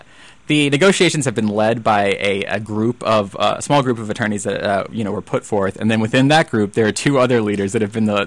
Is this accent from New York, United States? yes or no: no; Texas, United States; It's funny. I grew up in Texas, but I am not a huge football fan.